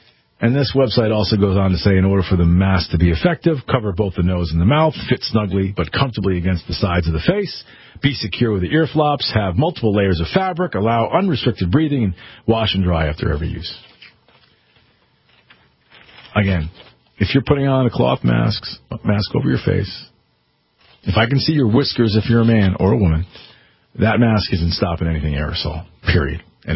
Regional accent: Connecticut, United States; there are groups in my home state here in Connecticut that are, you know, rallying, if you will, against putting masks on the kids all day.

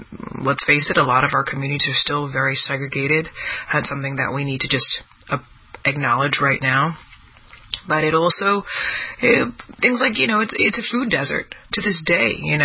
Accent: District of Columbia, United States; how I grew up in the District of Columbia, we were surrounded by all sorts of black folks.

